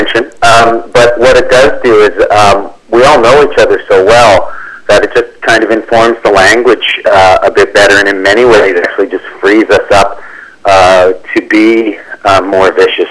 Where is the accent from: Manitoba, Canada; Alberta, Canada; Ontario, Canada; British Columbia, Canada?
British Columbia, Canada; Vancouver; now in Los Angeles, United States; I actually don't live in Vancouver anymore. I've lived in Los Angeles for the last 17 years, but I grew up in Vancouver. I went to high school here